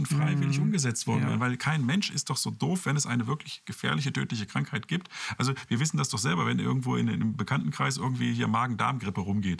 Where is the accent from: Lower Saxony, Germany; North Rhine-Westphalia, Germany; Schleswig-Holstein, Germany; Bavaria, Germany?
Lower Saxony, Germany; Osterode am Harz; ich war jetzt gerade in Osterode, meiner Heimatstadt, wo meine Eltern leben.